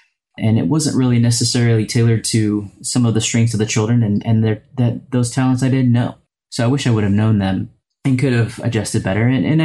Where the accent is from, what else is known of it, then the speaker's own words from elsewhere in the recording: Houston, Texas, United States; I'm from Houston, Texas.